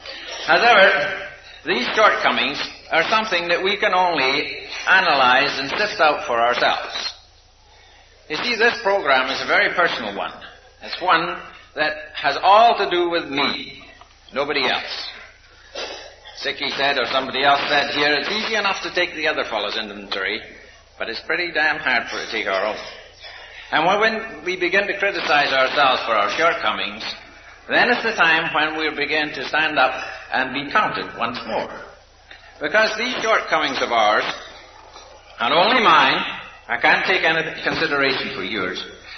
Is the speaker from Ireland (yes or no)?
no; Victoria, British Columbia, Canada; accent: Scottish; As you probably know, I'm Scotch by my accent, but by absorption, I come from Canada. Canada brought me here many, many years ago, and I hail from Victoria, British Columbia.